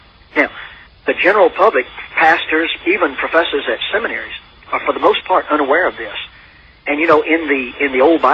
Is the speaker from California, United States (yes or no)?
no; Texas, United States; accent: Texan; Brother Hutchins, I'm a Texan. You know, I talk Texan.